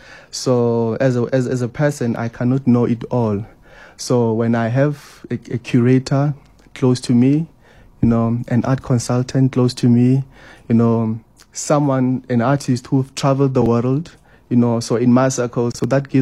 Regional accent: Hammanskraal, Gauteng, South Africa; I'm from Hammanskraal, and I'm a visual artist, a full-time.

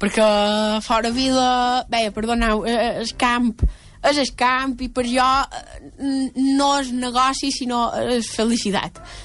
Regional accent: Balearic Islands, Spain; nosaltres com a bons mallorquins volem que el nostre producte sigui espectacular

